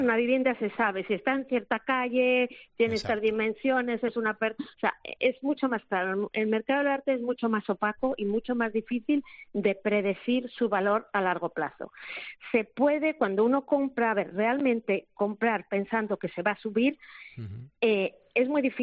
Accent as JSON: {"language": "Spanish", "town": "Zaragoza", "region": "Aragon", "country": "Spain", "said": "Yo estudié químicas en la Universidad de Zaragoza, soy de Zaragoza."}